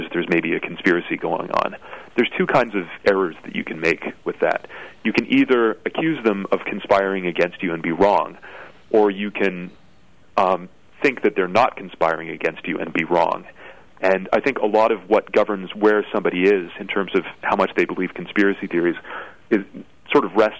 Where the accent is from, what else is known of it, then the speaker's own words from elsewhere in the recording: Canada; now in United Kingdom; I'm actually an invader. I am not from Kent. I am actually Canadian.